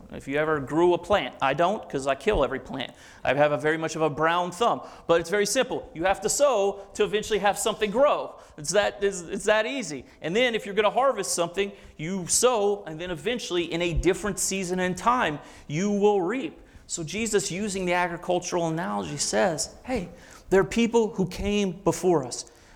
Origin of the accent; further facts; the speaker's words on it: Louisiana, United States; I'm from the South. I'm from Louisiana. I'm Cajun.